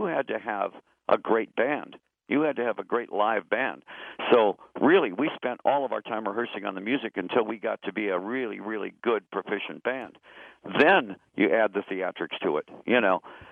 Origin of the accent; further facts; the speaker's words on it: Detroit, Michigan, United States; born there; also born or lived in Chicago; I was born in Detroit